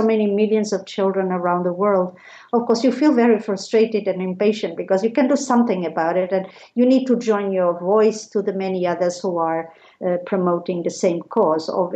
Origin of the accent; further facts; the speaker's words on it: Portugal; I'm a lawyer. I'm from Portugal originally, and I have been dealing with children's rights for a number of years.